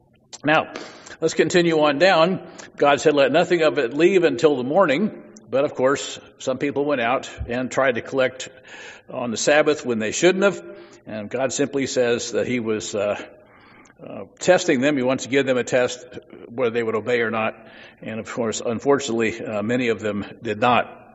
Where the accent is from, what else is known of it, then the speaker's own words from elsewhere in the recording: Midwest, United States; I grew up in the Midwest and shot a few innocent bobwhite quail.